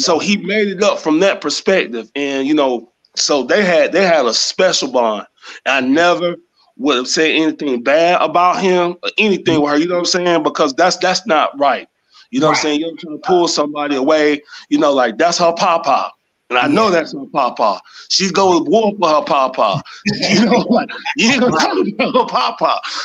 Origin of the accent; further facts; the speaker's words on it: Greenville, South Carolina, United States; And, you know, once again, I'm from Greenville, that whole Greenville upstate area.